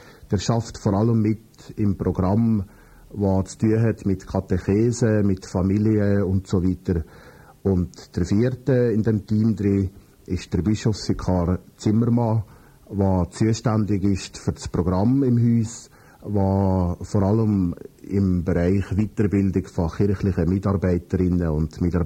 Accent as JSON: {"language": "German", "town": "Bürchen", "region": "Valais", "country": "Switzerland", "tie": "born or raised there", "said": "Ich bin in Birchow aufgewachsen und habe da Schule besucht. Nachher jetzt Fisch die Orientierungsschule. Das Kollegium in Brieg, ich habe dann 1984 Matura gemacht, bin nach Freiburg gegangen, habe 5 Jahre in Freiburg Theologie studiert"}